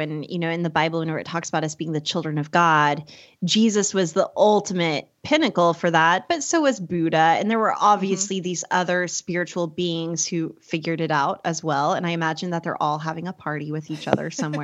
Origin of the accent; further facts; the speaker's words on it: United States; born there; I was born in America where Christianity is dominant